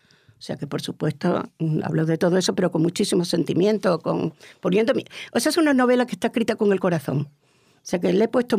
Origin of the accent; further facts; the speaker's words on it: Córdoba, Andalusia, Spain; Yo soy cordobesa y los cordobeses somos amantes de las tres culturas.